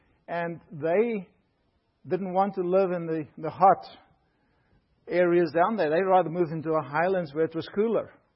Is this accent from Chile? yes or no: no; South Africa; I am from South Africa. I've been working at Southern Adventist University for 12 years